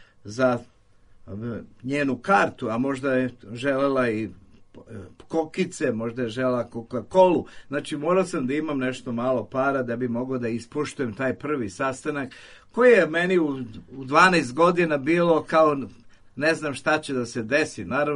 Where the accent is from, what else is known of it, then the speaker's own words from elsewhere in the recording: Belgrade, Serbia; born there; ja sam rođen na Voždovcu, prva lokacija koje se sećam da sam živeo bila je iznad bioskopa Zvezde na Terazijama sa familijom, jevrejskom familijom